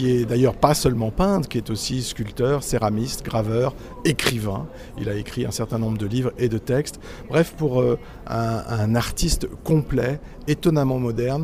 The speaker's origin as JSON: {"language": "French", "country": "French Polynesia", "tie": "born or raised there", "said": "mon enfance en Polynésie qui m'a évidemment ébloui comme toute enfance. Je n'ai pas de souvenir qui remonte au-delà de cette enfance en Polynésie, donc j'ai l'impression d'être un peu moi-même un peu tahitien."}